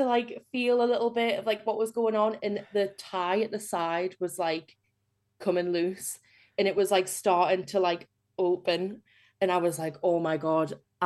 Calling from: Newcastle, North East England, United Kingdom; Newcastle.

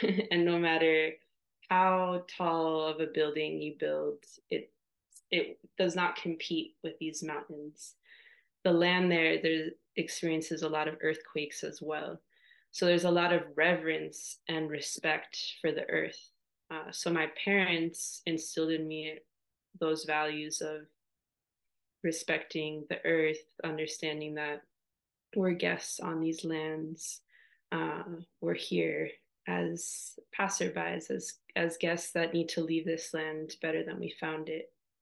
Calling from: Los Angeles, California, United States; I just want to acknowledge that I'm calling from Tongva territory in California, so-called California in Los Angeles

